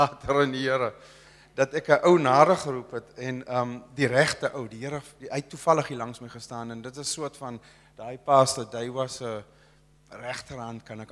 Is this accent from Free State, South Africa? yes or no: no; Prince Albert, Western Cape, South Africa; Ons is van Prins Albert. Ek en Renier.